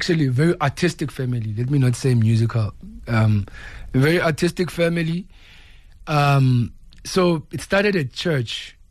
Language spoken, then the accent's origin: English; Cape Town, Western Cape, South Africa; 42 Jabavu is where I grew up in Langa, Cape Town. That's where that's the house that I grew up at.